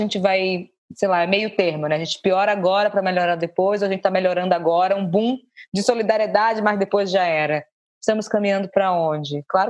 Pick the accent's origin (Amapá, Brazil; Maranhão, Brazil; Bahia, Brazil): Bahia, Brazil; Salvador; Sou de Salvador, tudo é da Bahia, tudo é Salvador.